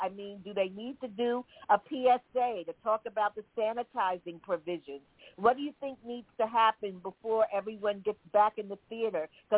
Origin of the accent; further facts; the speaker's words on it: New York City, New York, United States; I'm from New York City.